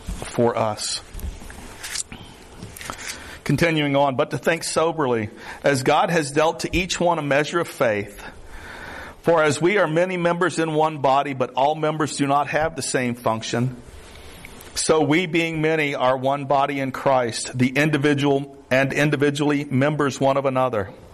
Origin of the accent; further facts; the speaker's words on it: Florida, United States; I'm from the South. Y'all might have picked that up. I don't have a lot of social graces. I did grow up in the Everglades.